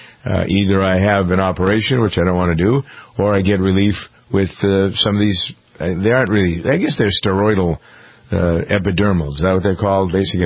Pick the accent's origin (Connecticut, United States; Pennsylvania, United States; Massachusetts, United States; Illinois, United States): Massachusetts, United States; Framingham; Originally, the problem was in my hometown of Framingham, Massachusetts, where I am now.